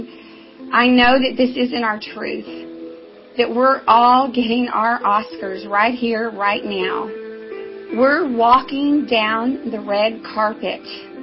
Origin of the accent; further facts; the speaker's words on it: Galveston, Texas, United States; He came to my hometown of Galveston, Texas. He met my family and my mother.